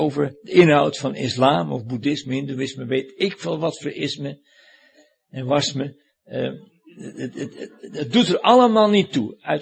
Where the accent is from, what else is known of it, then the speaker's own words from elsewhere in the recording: Sint Pancras, North Holland, Netherlands; Ik kom uit Sint Pancras en boven Alkmaar, hè, donker in Holland. En daar ben ik ook op de lagere school geweest.